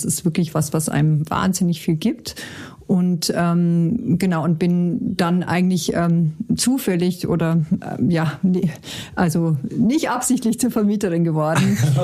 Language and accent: German; Bavaria, Germany; es hat mich total an meine Kindheit erinnert im Allgäu